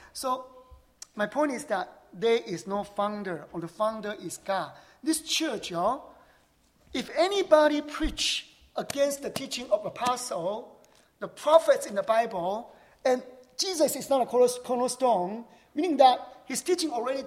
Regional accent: Paris, Île-de-France, France; English is a second language; We are people from Paris.

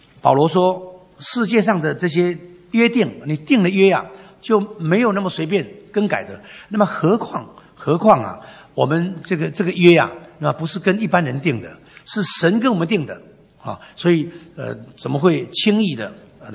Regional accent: Taiwan; 刚才好像很多的这个我们台湾人，我们一定听过我们的长辈说

